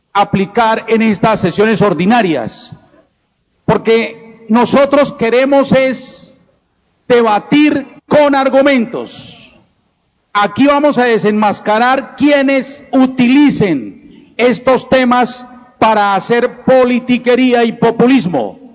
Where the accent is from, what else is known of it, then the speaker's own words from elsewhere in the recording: Bucaramanga, Santander, Colombia; born there; un sector tan querido por quienes nacimos en Bucaramanga.